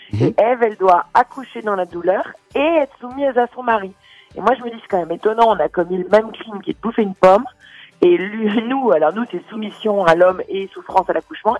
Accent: Grand Est, France; moi je viens des Vosges

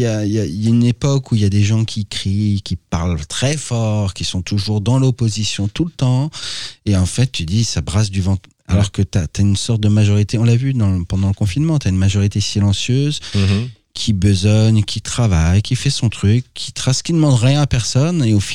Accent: Hauts-de-France, France

